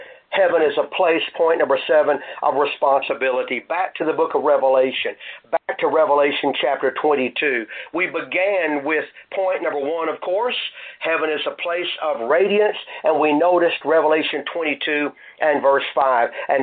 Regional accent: Pocahontas, Arkansas, United States; My family enjoyed a little reunion this past October in my hometown of Pocahontas, Arkansas, for the 84th birthday of my mother.

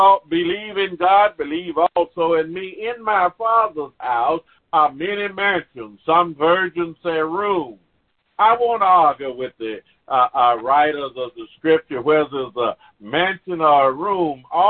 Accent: Mississippi, United States; I grew up in Mississippi, and I said it so many times in sermons that the place where I grew up is still there.

